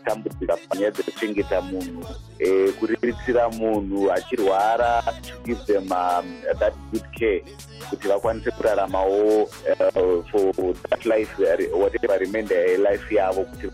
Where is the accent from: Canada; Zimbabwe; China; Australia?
Zimbabwe; Harare; I'm from Zimbabwe, Harare.